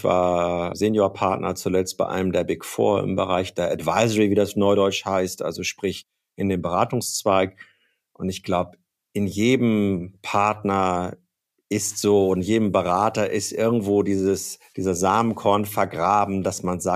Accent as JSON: {"language": "German", "town": "Gütersloh", "region": "North Rhine-Westphalia", "country": "Germany", "tie": "born there", "said": "Es ist, wenn man so will, meine alte Heimat. Ich bin in Gütersloh geboren, obwohl ich hier in der Region nicht aufgewachsen bin."}